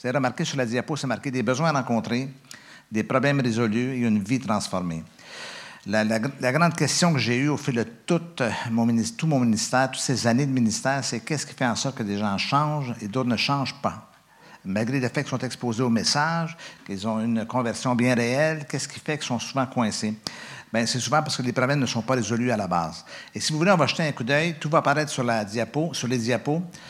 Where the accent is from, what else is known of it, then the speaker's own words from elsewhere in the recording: Quebec, Canada; Et derrière tout cet accent, il y a le fait qu'on est un petit peuple de à peu près 7 millions de francophones.